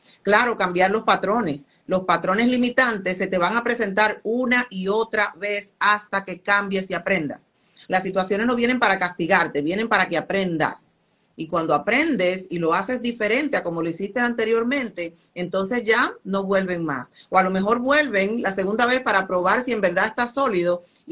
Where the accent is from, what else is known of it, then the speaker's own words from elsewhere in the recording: Dominican Republic; Yo soy de la República Dominicana y en mi país una guagua, que en México le dicen el camión, en otros países le dicen el autobús.